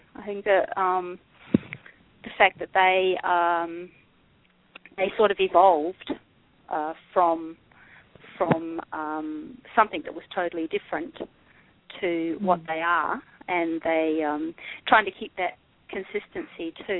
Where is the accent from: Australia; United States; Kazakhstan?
Australia; I mean, I can't help it. I'm Australian.